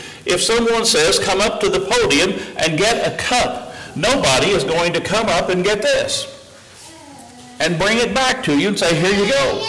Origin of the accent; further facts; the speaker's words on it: Missouri, United States; accent: Missouri; I was fresh from Missouri, so I was learning Greek with an El Salvadorian accent and speaking it then in a Missouri accent.